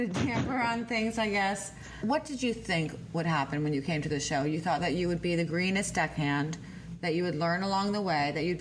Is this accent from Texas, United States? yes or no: no; Florida, United States; Oh, that sounds like Florida, where I grew up.